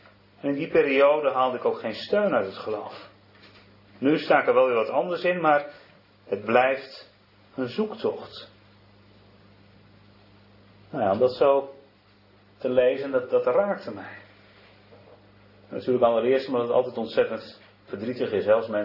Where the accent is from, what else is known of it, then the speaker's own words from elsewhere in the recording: Hasselt, Overijssel, Netherlands; En ze is opgegroeid in hetzelfde stadje als waar ik ben opgegroeid, in Hasselt.